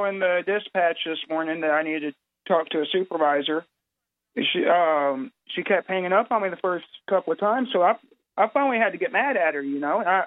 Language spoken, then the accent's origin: English; Oklahoma, United States; Yeah, it's pretty scary because I came from the Oklahoma area. I used to cop block down there before I came up here.